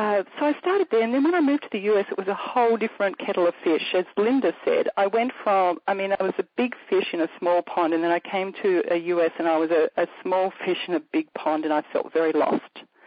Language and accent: English; Australia; moved away as an adult; now in United States; as I moved from Australia, I married a coach who I met at the ICF conference in 1999 in Florida, and we got married at the end of 2001. And it was just easier for us to move to the US than Australia